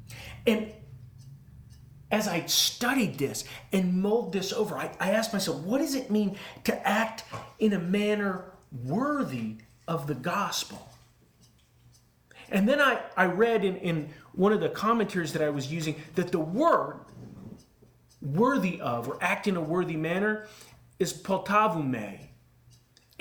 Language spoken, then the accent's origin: English; Texas, United States; Just like as a Texan, I like barbecue and sports teams that lose a lot.